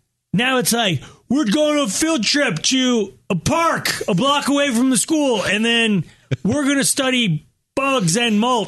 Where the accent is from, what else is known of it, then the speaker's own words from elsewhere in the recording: Longmont, Colorado, United States; But what we did, growing up in Longmont, Colorado, we're only third on the food chain for water. Maybe not even that.